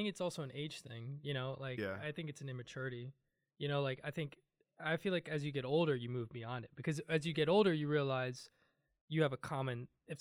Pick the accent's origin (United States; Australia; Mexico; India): India; I'm Indian, and in the Indian community